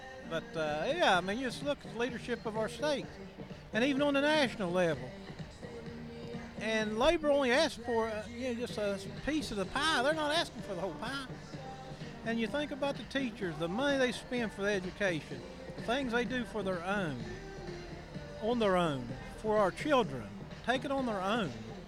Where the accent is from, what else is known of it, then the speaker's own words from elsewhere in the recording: Cabin Creek, West Virginia, United States; I'm from Canoe County. … I'm from Cabin Creek, Charleston area.